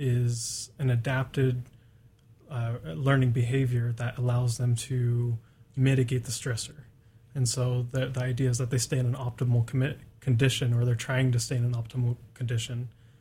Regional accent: Doty, Washington, United States; I'm from a really small rural town in Southwest Washington called Doty.

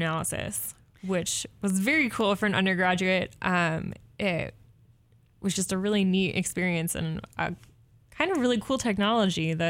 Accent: East Coast, United States; I grew up on the East Coast and was on the water a lot. My dad's a sailor, so I spent a lot of time out on Long Island Sound

